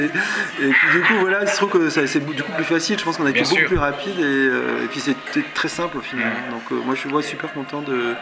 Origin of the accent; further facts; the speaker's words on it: Gardanne, Provence-Alpes-Côte d'Azur, France; effectivement je viens de Gardanne, de Marseille, donc c'est les transports qui sont longs